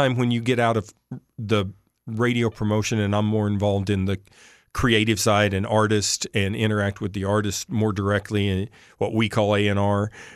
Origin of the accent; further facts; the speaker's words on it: Jackson, Mississippi, United States; I'm from Jackson, Mississippi, and I was raised to treat people well